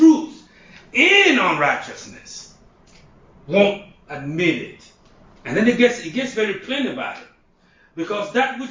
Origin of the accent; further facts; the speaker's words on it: Nigeria; born there; I wasn't born in the West. I was born in Nigeria, in Africa. I was born in about little town.